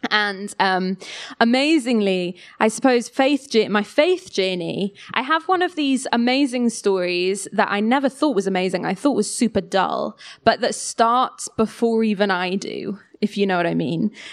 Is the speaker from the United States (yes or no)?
no; Wales, United Kingdom; I'm originally from West Wales, Pembrokeshire in West Wales.